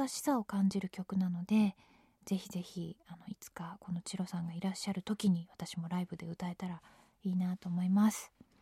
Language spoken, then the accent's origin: Japanese; Tokyo, Japan; 私はずっと小さい時から東京にいるので、そういった意味ではふるさととの別れっていうのは経験しないままなんですけれども